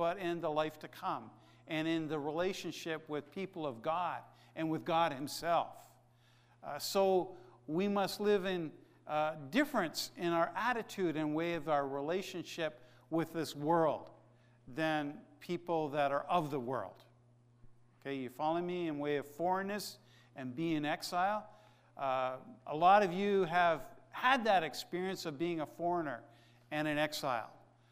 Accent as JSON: {"language": "English", "country": "Canada", "said": "No, we are Canadian. We are Canadian."}